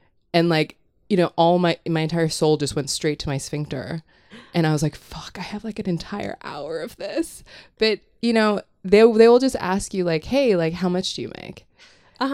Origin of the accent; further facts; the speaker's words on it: Hong Kong; I grew up in Hong Kong, so I had this like very weird thing where like a lot of like my pop culture would arrive like on a boat.